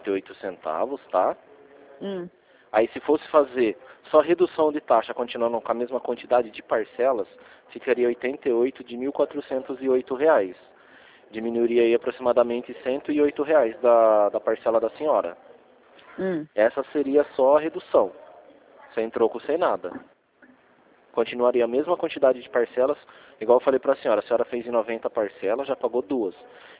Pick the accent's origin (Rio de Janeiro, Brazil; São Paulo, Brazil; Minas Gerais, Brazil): São Paulo, Brazil; Rio Claro; Só que eu sou de Rio Claro.